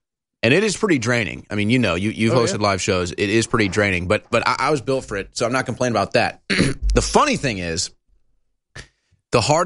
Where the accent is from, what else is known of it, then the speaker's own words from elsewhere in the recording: St. Louis, Missouri, United States; now in Austin, United States; But I'm from St. Louis, Missouri, and St. Louis has its own problems. And Austin is, they do a lot of things right here.